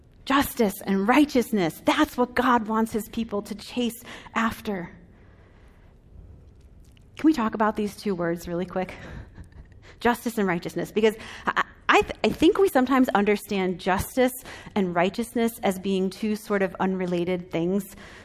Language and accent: English; Illinois, United States; As a lot of you know, I grew up in the Chicago suburbs in Illinois.